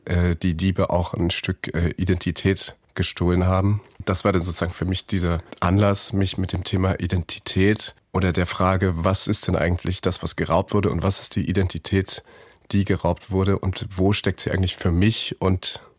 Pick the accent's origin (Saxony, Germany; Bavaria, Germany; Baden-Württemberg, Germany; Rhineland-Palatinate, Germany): Saxony, Germany; Dresden; Bezügen zu meiner Heimatstadt Dresden auseinanderzusetzen